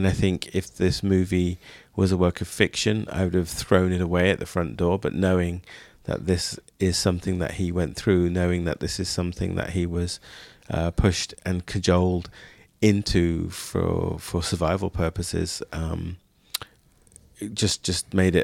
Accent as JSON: {"language": "English", "region": "England", "country": "United Kingdom", "tie": "born or raised there", "said": "we grew up in England and we lived through the 70s and 80s in England."}